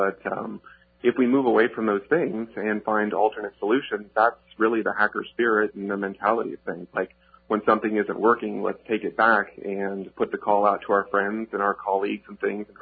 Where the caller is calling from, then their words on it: Kansas, United States; Calling from Kansas.